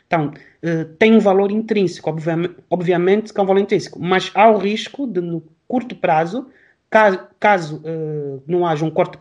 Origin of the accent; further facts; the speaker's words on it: Angola; moved away as an adult; now in Portugal; Este ano faço 39. E eu fiz a licenciatura em Portugal, eu cresci em África, em Angola, que é o meu país. Eu nasci em Portugal, mas cresci em Angola.